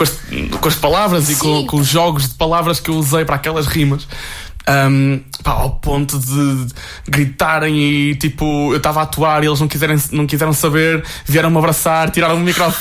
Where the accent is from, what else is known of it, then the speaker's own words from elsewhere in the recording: Leça da Palmeira, Porto, Portugal; festas da Santana em Leça, que é de facto a minha terra